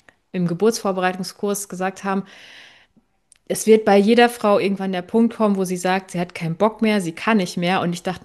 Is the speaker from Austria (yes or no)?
no; Koblenz, Rhineland-Palatinate, Germany; ich komme ja aus Koblenz, das ist auch hier, glaube ich, überregional bekannt.